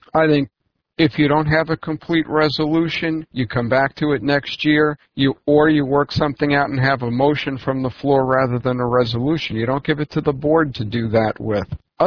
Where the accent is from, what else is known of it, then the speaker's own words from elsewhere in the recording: Port Charlotte, Florida, United States; from Port Charlotte, Florida.